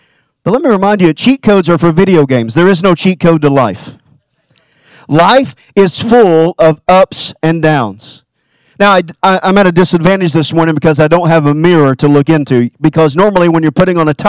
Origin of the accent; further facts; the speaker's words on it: Kentucky, United States; Now, growing up in Kentucky, it was different. We learned a lot of different things.